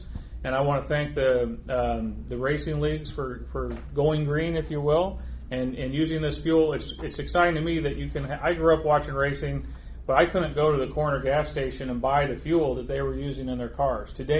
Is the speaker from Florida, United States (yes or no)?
no; Iowa, United States; I don't know where most of you are from, but I grew up here in Iowa on a farm. Kind of came of age in the 1980s, which you might have heard of as the farm crisis.